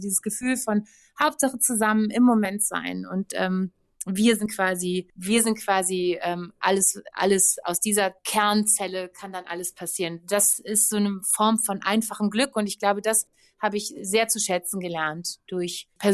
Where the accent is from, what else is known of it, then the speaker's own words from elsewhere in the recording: Hamburg, Germany; also born or lived in Switzerland / Berlin; Ich bin dann irgendwie aus der Schweiz nach Berlin gekommen und habe dann erstmal da dann Stück für Stück mein neues Leben aufgebaut. Heute ist mein Zuhause wieder in Hamburg, in der Heimatstadt also aus der Stadt, aus der ich komme.